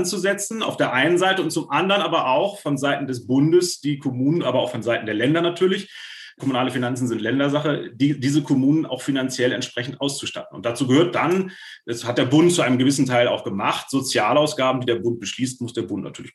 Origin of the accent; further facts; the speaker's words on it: Schleswig-Holstein, Germany; Ich komme jetzt aus Schleswig-Holstein.